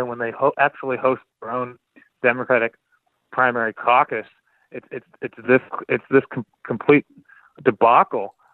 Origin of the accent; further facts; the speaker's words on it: United States; It's shameful as an American.